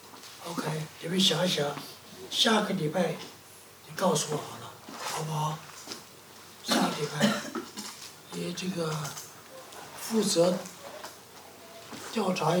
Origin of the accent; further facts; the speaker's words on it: China; 所以我们中国人对这个